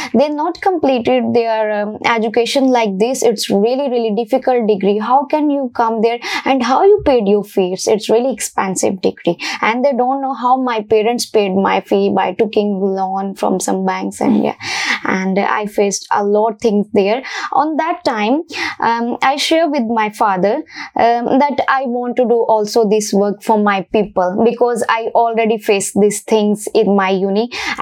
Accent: Faisalabad, Punjab, Pakistan; I'm exactly from Faisalabad, Punjab, Pakistan, and I completed my school and college from LaSalle High School campus too. It's also in Faisalabad.

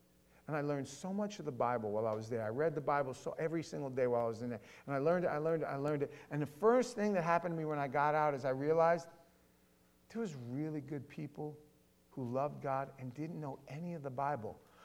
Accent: New York City, New York, United States; Now, I grew up in New York, in Queens, in Howard Beach.

